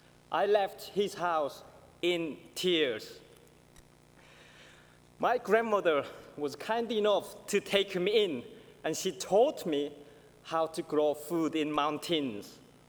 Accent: North Korea; growing up in North Korea.

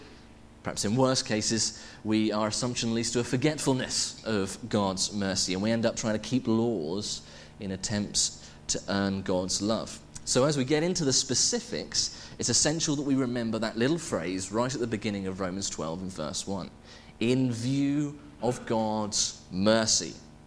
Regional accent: Worthing, South East England, United Kingdom; I grew up in Worthing, on the seafront next to Brighton.

